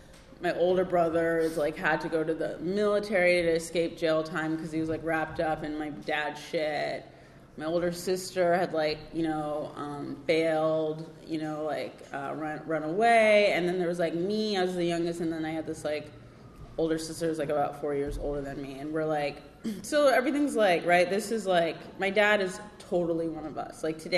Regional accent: Florida, United States; I'm first generation Jamaican American, and I grew up in South Florida

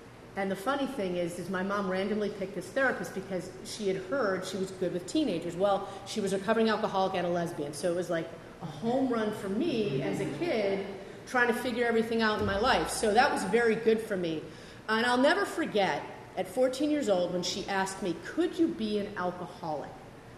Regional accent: Bay Village, Ohio, United States; I grew up in Cleveland, Ohio. You know, I grew up in a very white Catholic west side of Cleveland in this area called Bay Village, Ohio.

